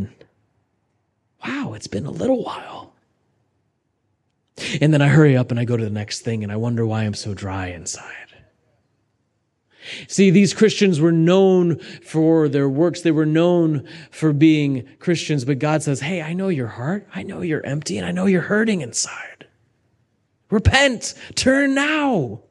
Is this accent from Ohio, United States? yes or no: yes; Xenia, Ohio, United States; Growing up in the Midwest, there's probably a church on every single block.